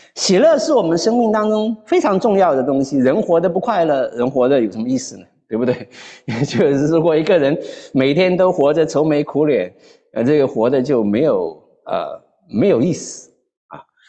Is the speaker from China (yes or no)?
yes; China; 你就好像我们说我们中国人一样，我们的住房条件改变了多少